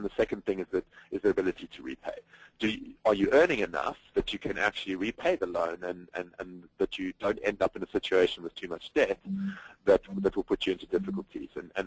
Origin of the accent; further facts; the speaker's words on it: South Africa; So even in my home country, South Africa, you have a 40% unemployment rate